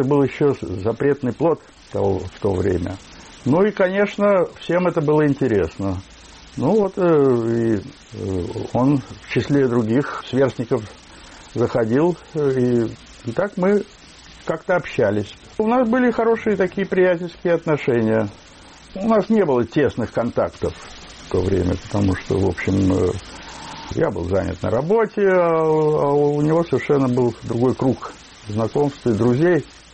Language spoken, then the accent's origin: Russian; Saint Petersburg, Russia; now in United States; Я бывший ленинградец.